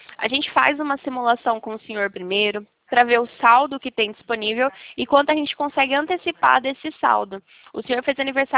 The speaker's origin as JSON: {"language": "Portuguese", "region": "São Paulo", "country": "Brazil", "said": "O meu DDD é 16, que eu sou aqui de São Paulo"}